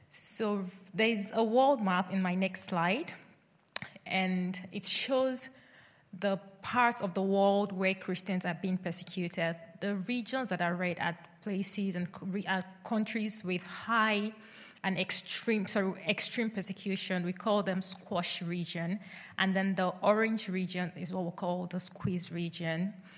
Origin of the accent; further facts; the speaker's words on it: Nigeria; I am originally from Nigeria